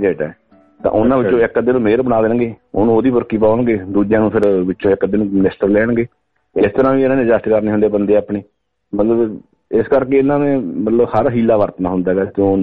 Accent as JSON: {"language": "Punjabi", "region": "Punjab", "country": "India", "said": "ਮੈਂ ਖੁਦ ਪੰਜਾਬੀ ਹਾਂ"}